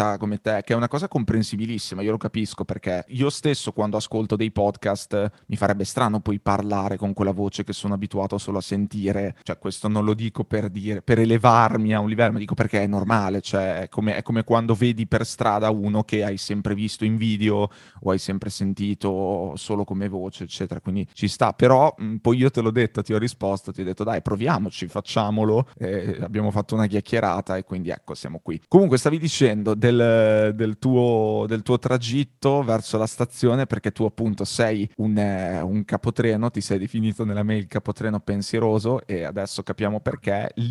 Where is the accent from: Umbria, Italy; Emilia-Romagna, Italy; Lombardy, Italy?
Emilia-Romagna, Italy; Bologna; perché tu sei di Bologna e anch'io sono di Bologna